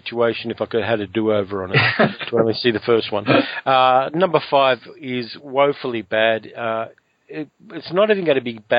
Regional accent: Sydney, New South Wales, Australia; I grew up in Sydney. In fact, I'm going back there over Easter.

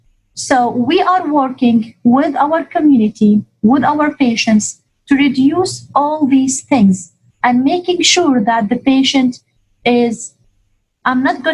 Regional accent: Dubai, United Arab Emirates; I've been born and raised in Dubai.

